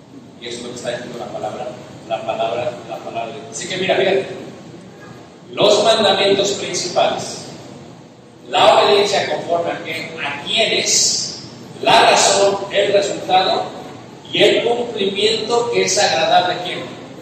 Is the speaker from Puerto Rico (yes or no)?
no; Mexico; El mexicano, soy mexicano, ¿sí?